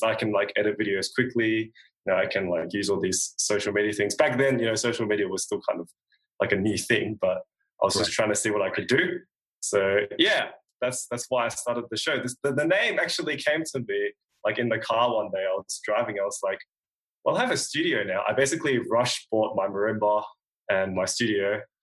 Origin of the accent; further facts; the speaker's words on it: Australia; I am from Australia, and I make videos about percussion.